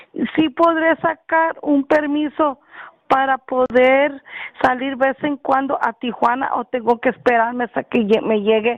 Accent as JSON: {"language": "Spanish", "country": "Guatemala", "said": "Yo soy de Guatemala."}